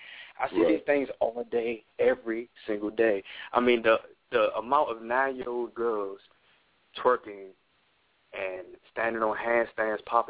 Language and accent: English; Washington, District of Columbia, United States; You know, I'm in Washington, D.C., born and raised in Washington, D.C.